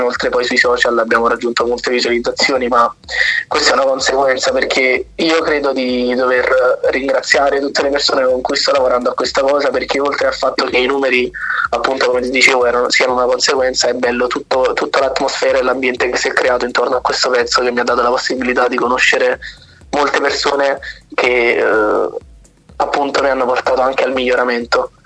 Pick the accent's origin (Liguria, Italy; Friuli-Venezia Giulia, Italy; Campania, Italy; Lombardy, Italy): Campania, Italy; Sorrento; io sono di Sorrento mentre lei è di Napoli